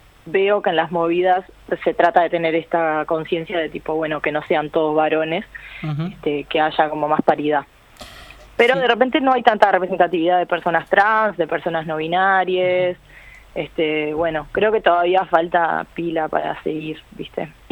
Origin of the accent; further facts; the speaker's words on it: Chuy, Rocha, Uruguay; yo soy de Chuy, soy de la frontera Uruguay-Brasil, entonces siempre escuché mucha música brasilera